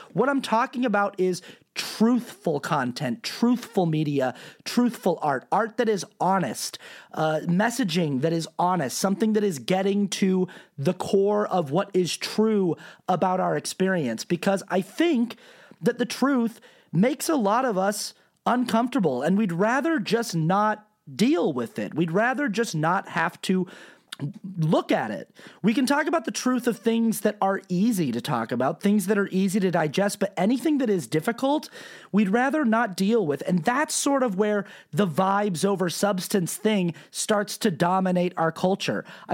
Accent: Utah, United States; because I grew up in Utah

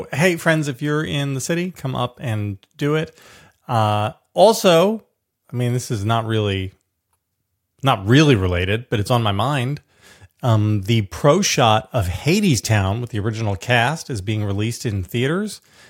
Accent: New York City, New York, United States; In my hometown, sure, New York City

